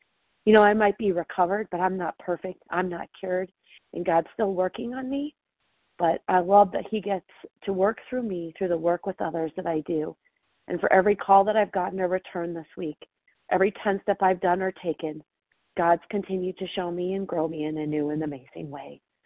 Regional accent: Colorado, United States; I'm recovered from Colorado.

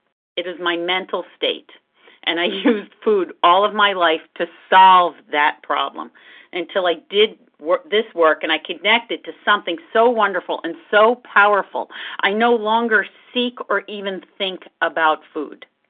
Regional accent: Florham Park, New Jersey, United States; I'm from Florham Park, New Jersey, and I am a recovered compulsive overeater

